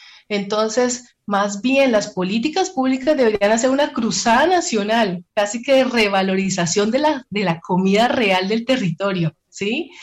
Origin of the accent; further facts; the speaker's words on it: Santander, Colombia; Aquí, bueno, pues yo soy santandereana y el bocadillo es un dulce muy típico